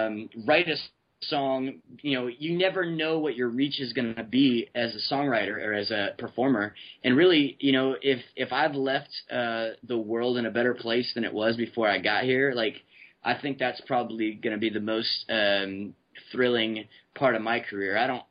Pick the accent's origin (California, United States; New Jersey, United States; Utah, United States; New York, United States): California, United States; I'm super good at social networking because of growing up in the Bay Area.